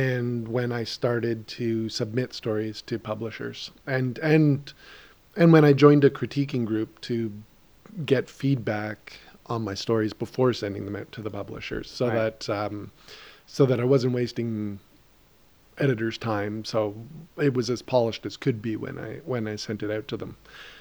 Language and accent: English; Ottawa, Ontario, Canada; we're both from Ottawa.